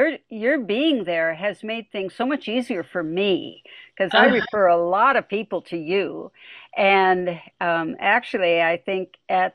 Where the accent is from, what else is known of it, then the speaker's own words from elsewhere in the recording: Tacoma, Washington, United States; I was born and raised in Tacoma and did some stuff down at the Tide Flats now and again.